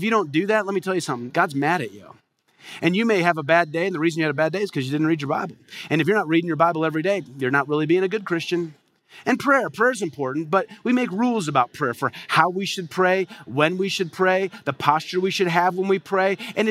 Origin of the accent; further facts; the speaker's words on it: Midwest, United States; I grew up in the Midwest. That's how people in the Midwest think.